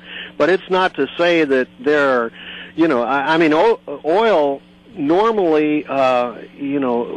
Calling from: California, United States; I'm calling from California.

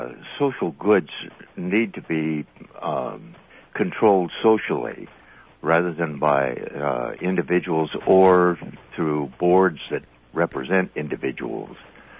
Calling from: Corvallis, Oregon, United States; I've got to make this short because I'm calling from Corvallis.

